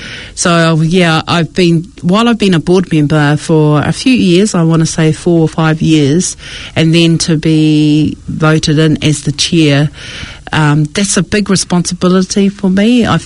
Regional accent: New Zealand; we do have a generation of us that are being born and raised in Aotearoa, and we haven't had that full immersion to what the island life is. However, our blood, our bones and everything is Cook Island Māori.

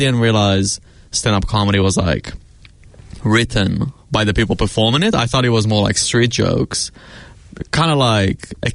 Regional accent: Kapiti Coast, Wellington, New Zealand; also born or lived in Middle East; I'm from the Middle East originally. But I grew up here in the Kapiti Coast.

